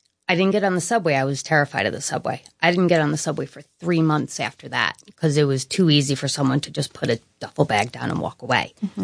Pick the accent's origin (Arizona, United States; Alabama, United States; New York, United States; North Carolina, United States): New York, United States; Queens